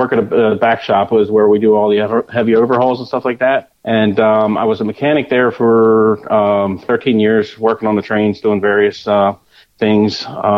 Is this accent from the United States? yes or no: yes; Delaware, United States; I'm from Delaware. I've been in Delaware my whole life.